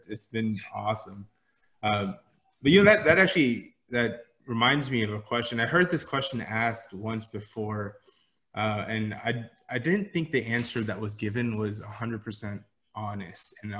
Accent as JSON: {"language": "English", "region": "Texas", "country": "United States", "tie": "born or raised there", "said": "I grew up in Texas."}